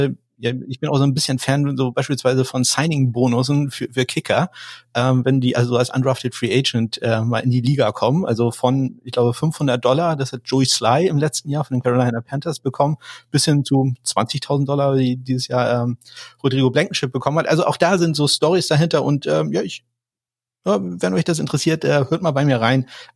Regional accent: Kiel, Schleswig-Holstein, Germany; ich komme aus Kiel

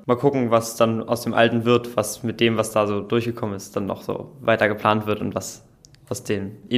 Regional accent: Cottbus, Brandenburg, Germany; Ich komme hier aus Cottbus, ich gehe auf die Paul-Werner Oberschule.

